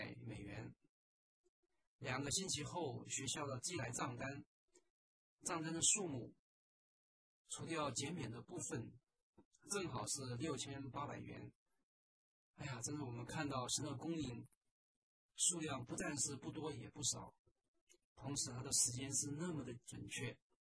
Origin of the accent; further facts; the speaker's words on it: China; 我们中国人都说江山易改本性难移